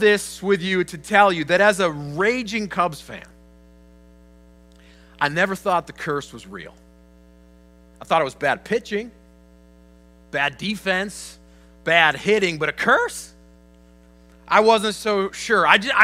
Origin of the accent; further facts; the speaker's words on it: Chicago, Illinois, United States; After growing up in the Chicagoland area as a kid and spending a number of years in the city of Chicago itself as a young adult